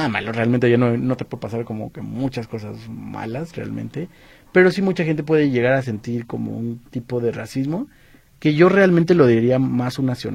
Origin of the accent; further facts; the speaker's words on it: Mexico; soy mexicano